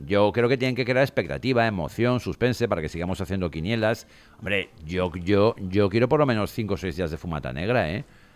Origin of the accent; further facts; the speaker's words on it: Valencia, Valencian Community, Spain; Siendo valenciano a mí ya me cuesta.